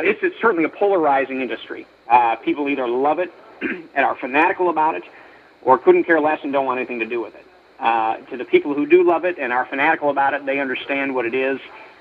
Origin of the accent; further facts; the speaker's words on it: Minneapolis, Minnesota, United States; born there; also born or lived in Fort Dodge; I was born in Minneapolis. I spent a good deal of time in Fort Dodge, I believe 4 years to be exact.